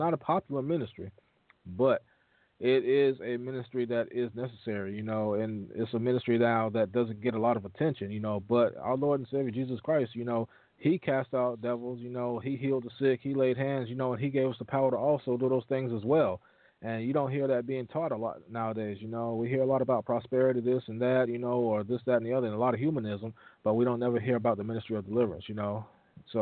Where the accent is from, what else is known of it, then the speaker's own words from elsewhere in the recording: the Carolinas, United States; I am from the Carolinas, about 6-7 hours away from Brother Emmett and Brother John.